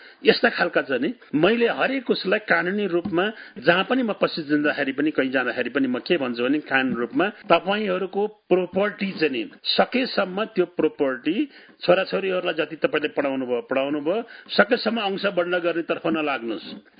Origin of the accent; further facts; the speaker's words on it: Gandaki Province, Nepal; born there; म स्पेसल्ली मेरो जाने यो स्याङ्जा पौवी गौडे गाविसमा जाने म जन्मेपछि